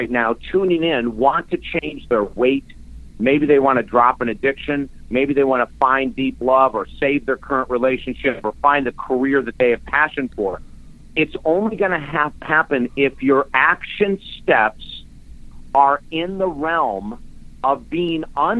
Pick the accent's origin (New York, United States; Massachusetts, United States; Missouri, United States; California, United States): New York, United States; Syracuse; moved away as an adult; I grew up in Syracuse, New York. Went to school at Syracuse University and then moved down to Florida.